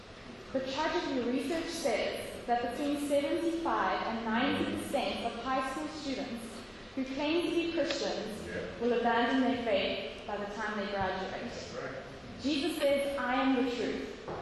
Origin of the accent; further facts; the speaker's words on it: Mozambique; I grew up in Mozambique with my parents and missionaries. I was homeschooled there, because there were no schools where we were living.